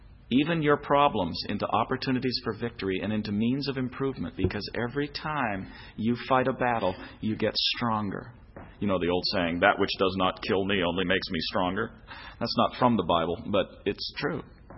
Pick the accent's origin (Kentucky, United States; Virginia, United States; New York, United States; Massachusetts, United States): Massachusetts, United States; Boston; I'm from Boston, so all I know is that I hate the Yankees.